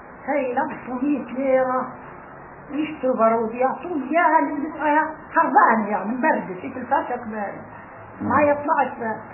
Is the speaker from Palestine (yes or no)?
yes; Palestine; مش حتذكر إحنا فلسطيني